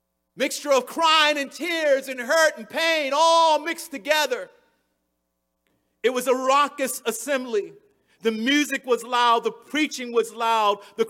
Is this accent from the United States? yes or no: yes; Baltimore, Maryland, United States; I grew up in Baltimore. That was life.